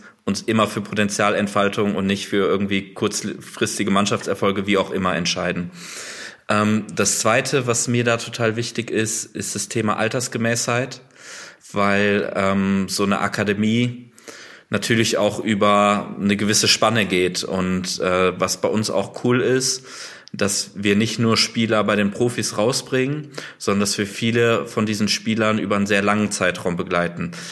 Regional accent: Wuppertal, North Rhine-Westphalia, Germany; Und ich habe vorher meinen Bachelor in Sportwissenschaft und Spanisch gemacht, in Wuppertal an der Uni, wo ich herkomme.

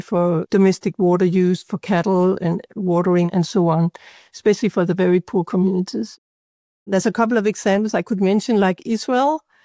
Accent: Denmark; And also because I'm from Denmark, where there's a lot of focus on groundwater.

